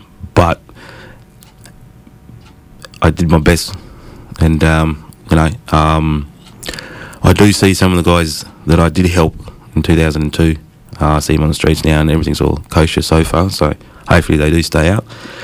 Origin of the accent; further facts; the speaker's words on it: Perth, Western Australia, Australia; So he was from Beverley. He moved to Perth, where he had us five kids. So I'm from Perth.